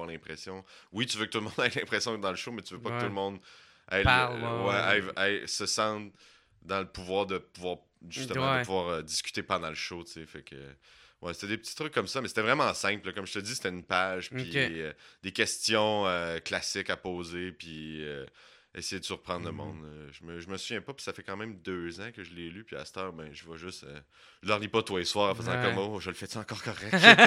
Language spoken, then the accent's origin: French; Laval, Quebec, Canada; toi, tu viens de là, ouais, je viens de Laval